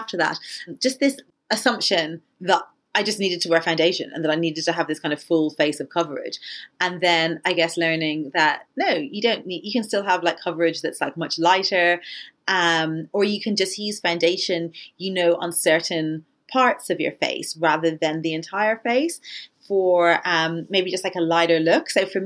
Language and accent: English; Ireland; when I was growing up in Ireland, you couldn't buy makeup for like any darker skin tones because there were just no people of color there whatsoever.